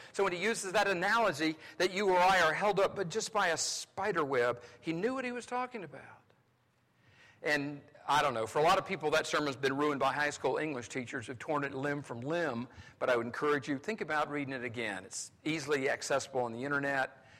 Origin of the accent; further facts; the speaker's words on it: North Carolina, United States; accent: Southern; I love living in the South. I grew up in North Carolina. I've lost my Southern accent because I married a Yankee.